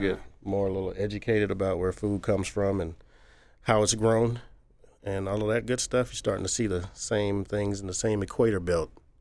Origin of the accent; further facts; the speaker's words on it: Seattle, Washington, United States; also born or lived in Louisiana; Yes, I was born in Louisiana and moved to Seattle when I was around 7 years old.